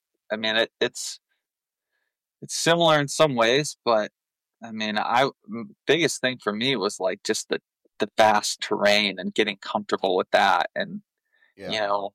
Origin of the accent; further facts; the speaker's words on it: Michigan, United States; because I didn't have any of that growing up in Michigan. I mean, hell, I hardly ever left, you know, a couple hundred acres.